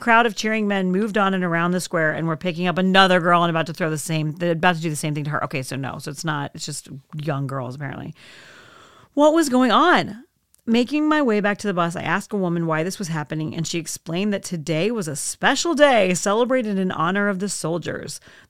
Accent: United States; I told him that I was from America where we didn't dunk innocent women for stupid traditions and what a misogynistic bunch of crap this was.

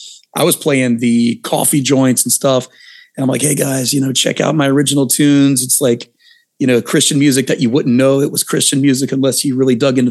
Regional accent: Memphis, Tennessee, United States; also born or lived in Franklin; Yeah, well, I was, I'm from Memphis, actually.

